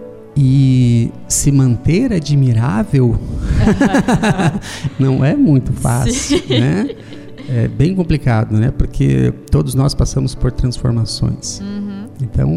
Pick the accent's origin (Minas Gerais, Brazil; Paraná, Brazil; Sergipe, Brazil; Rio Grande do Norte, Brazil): Paraná, Brazil; Palmeira; born or raised there; also born or lived in Marechal Cândido Rondon